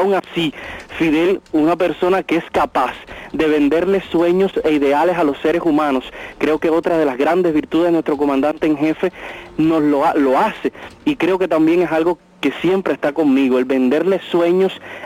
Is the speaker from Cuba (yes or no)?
yes; Cuba; Es la rebeldía también una característica de los cubanos que nos lega nuestro comandante